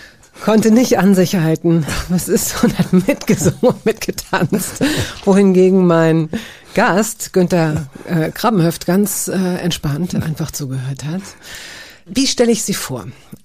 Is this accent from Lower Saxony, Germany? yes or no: yes; Hanover, Lower Saxony, Germany; Ich bin Hannoveranerin. Ja. Also wir sind beide gebürtige Niedersachsen.